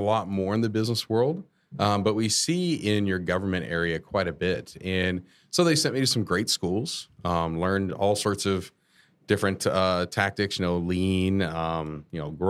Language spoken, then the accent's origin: English; Panama City, Florida, United States; born there; now in Orlando, United States; This is home state for me. I was born up in Panama City